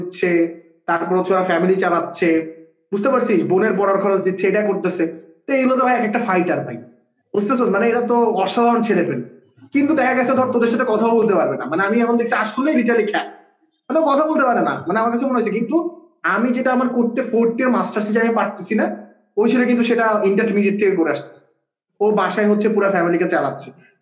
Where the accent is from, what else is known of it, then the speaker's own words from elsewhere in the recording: Gopalganj, Dhaka Division, Bangladesh; now in Chittagong, Bangladesh; মজার ব্যাপারটা হচ্ছে আমার গ্রামের বাড়ি গোপালগঞ্জ